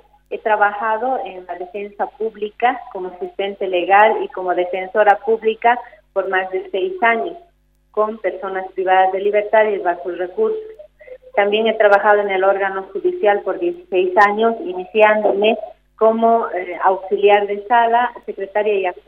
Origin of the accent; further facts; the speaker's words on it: Cochabamba, Bolivia; Soy cochabambina